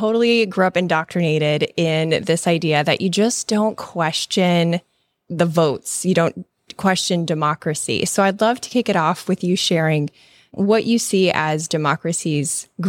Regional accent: Midwest, United States; Growing up in Midwest America with veteran grandparents, it was impressed upon me that democracy was a divine gift.

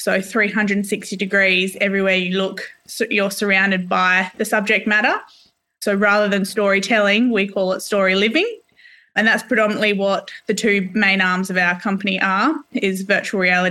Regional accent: Western Australia, Australia; I grew up in the Wheat Belt region of Western Australia

